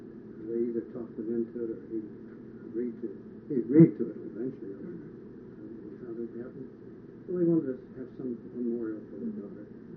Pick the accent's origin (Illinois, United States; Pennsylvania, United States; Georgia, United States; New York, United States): Pennsylvania, United States; born there; I was born on North Side, as I told you.